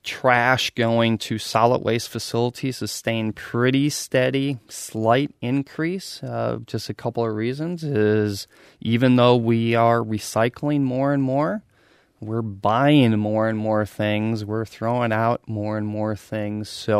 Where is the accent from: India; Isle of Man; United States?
United States; Stanley, Wisconsin; I grew up in Stanley, Wisconsin, not too far from Eau Claire